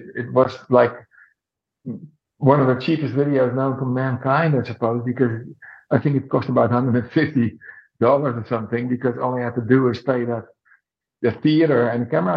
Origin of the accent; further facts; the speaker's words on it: Netherlands; And so I quickly hired a local theater in my hometown in Holland, a mid-sized country town